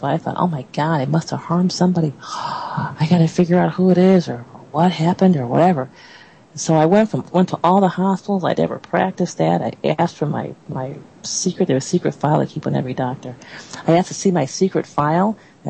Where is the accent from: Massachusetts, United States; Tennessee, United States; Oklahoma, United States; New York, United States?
New York, United States; Now, I'm from New York State, so I can talk about New York State.